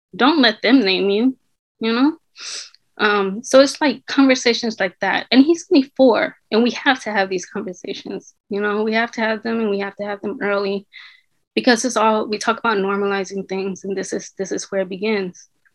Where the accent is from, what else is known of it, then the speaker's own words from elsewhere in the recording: Oakland, California, United States; I grew up in Oakland.